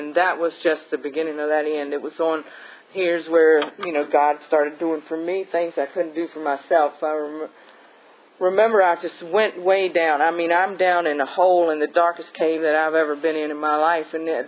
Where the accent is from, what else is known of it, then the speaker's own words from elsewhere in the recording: Victoria, Virginia, United States; within a week, I'm out partying and with people that I grew up with in Victoria, Virginia.